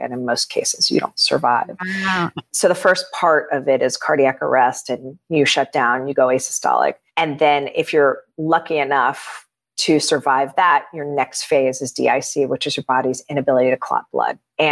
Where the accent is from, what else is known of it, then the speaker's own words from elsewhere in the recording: Miami, Florida, United States; I grew up in Miami. So I'm like, oh, a warm beach.